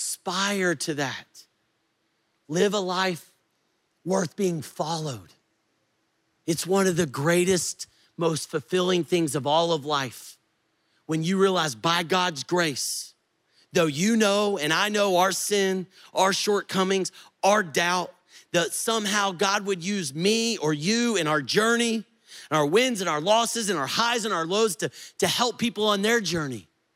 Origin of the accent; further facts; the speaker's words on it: Texas, United States; I grew up in West Texas in cattle country.